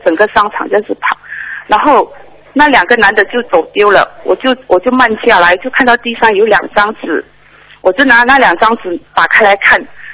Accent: Malaysia; 我是马来西亚的。

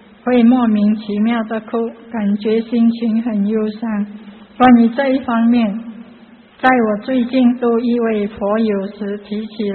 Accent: Malaysia; 我是马来西亚的

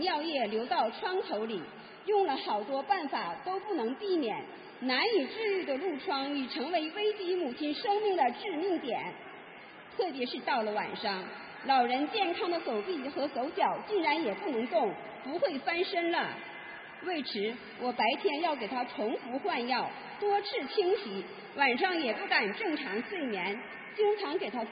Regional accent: Jilin, China; 我是来自吉林省的

